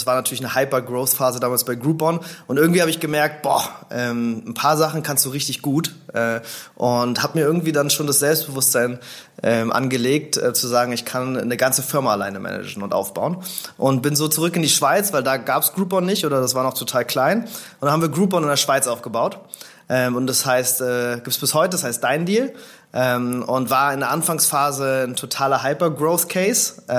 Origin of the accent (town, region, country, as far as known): Berlin, Germany; born or raised there